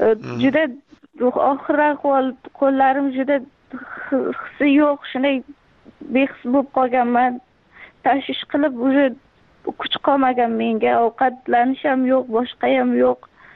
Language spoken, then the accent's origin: Uzbek; Surxondaryo Region, Uzbekistan; also born or lived in Mazar-i-Sharif, Afghanistan; Mazori Sharif viloyatida tug'ilib, bir yoshimda bo'lganimda dadam ishlar shaqa bo'lganlar. Surxondaryoda. Shaqa maktabni bitirdim, kollejni ham 2-chi kursgacha o'qib, turmushga chiqqanligim sabab tashlab ketdim, Afg'onistonga bordim. Hozir o'qishim qayta tiklashim uchun kelgandim O'zbekistonga.